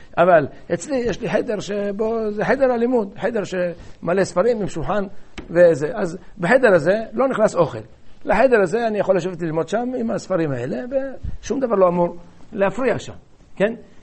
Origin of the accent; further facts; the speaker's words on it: Kiryat Ata, Haifa District, Israel; לא עיר הולדתי אבל עיר ילדותי, שהייתי שם בקריית אתא